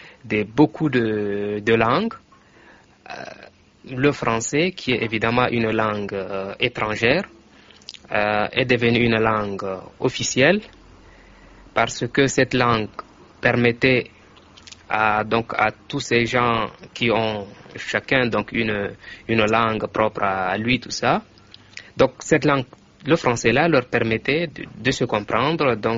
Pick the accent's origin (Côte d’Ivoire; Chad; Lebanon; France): Chad; French is a second language; Je viens du Tchad.